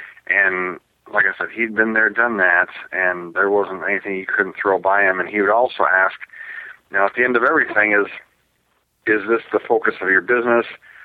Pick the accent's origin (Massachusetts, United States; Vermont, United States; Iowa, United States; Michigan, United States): Iowa, United States; Hampton; You bet. I'm from Hampton, Iowa.